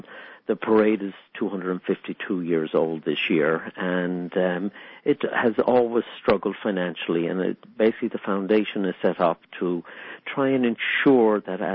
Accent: west of Ireland, Ireland; now in New York, United States; In my own case here, I came from Ireland in the beginning of March in 1988, and 2 weeks later, Uncle Frank had me working at the reviewing stand.

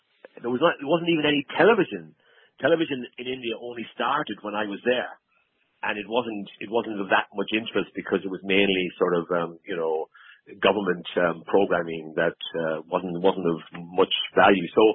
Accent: Waterford, Munster, Ireland; In my case, of course, I'm from Waterford, so there wasn't that much success.

